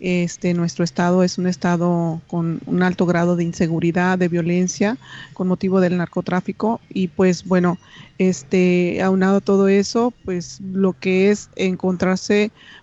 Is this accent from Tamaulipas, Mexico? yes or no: yes; Reynosa, Tamaulipas, Mexico; Pues sí, efectivamente soy de Reynosa, Tamaulipas. Frontera con Estados Unidos, el estado de Texas.